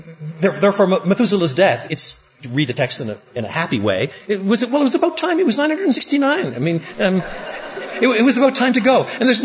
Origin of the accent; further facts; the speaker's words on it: Quebec, Canada; I was brought up in French Canada.